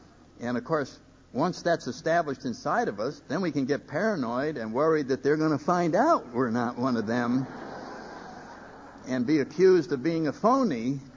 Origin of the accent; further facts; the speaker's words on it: New Haven, Connecticut, United States; I grew up in New Haven, Connecticut. I was born up there in 1931.